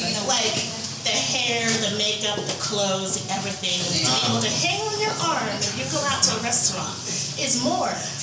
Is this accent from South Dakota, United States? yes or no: no; Silver Spring, Maryland, United States; I'm from Silver Spring, Maryland.